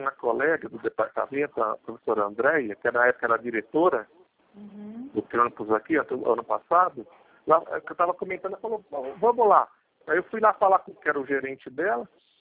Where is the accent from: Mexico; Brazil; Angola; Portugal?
Brazil; Guarulhos, São Paulo; now in Assis, Brazil; eu sou de Guarulhos também. Eu estou em Assis, mas eu sou de Guarulhos também. Eu estou do lado do Banco Santander lá.